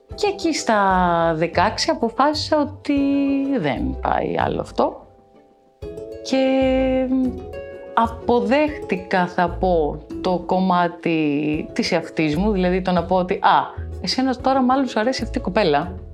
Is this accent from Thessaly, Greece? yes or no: no; Ikaria, North Aegean, Greece; γεννήθηκα στην Ικαρία και μεγάλωσα στην Ικαρία. Λοιπόν, εγώ γεννήθηκα και μεγάλωσα λίγο πριν το 2000